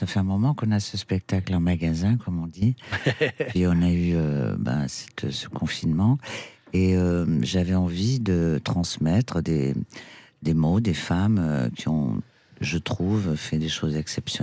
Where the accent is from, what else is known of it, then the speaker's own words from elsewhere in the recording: Castres, Occitanie, France; born there; also born or lived in Perpignan; Oui, je suis né à Castres, bien sûr.